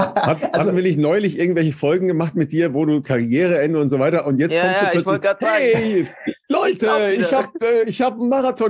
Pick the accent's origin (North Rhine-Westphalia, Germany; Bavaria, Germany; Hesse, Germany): North Rhine-Westphalia, Germany; Das ist tatsächlich im Bergischen Land, sehr nah hier von meinem Haus und von meiner Heimat.